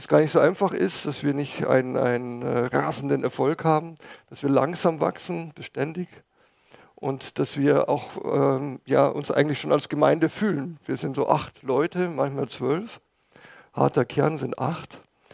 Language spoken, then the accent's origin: German; Passau, Bavaria, Germany; ich komme aus Passau, bin Vater von vier erwachsenen Kindern